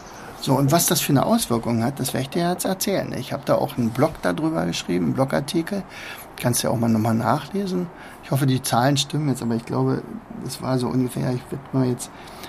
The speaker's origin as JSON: {"language": "German", "region": "East Germany", "country": "Germany", "said": "weil ich komme aus der DDR und da hatten wir halt, da sind wir halt nicht in Länder gefahren, in denen Englisch gesprochen wurde."}